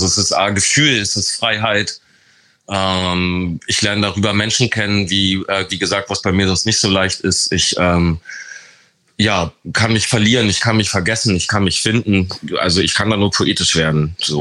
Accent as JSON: {"language": "German", "region": "Hamburg", "country": "Germany", "tie": "born there", "said": "Als guter, gebürtiger Hamburger."}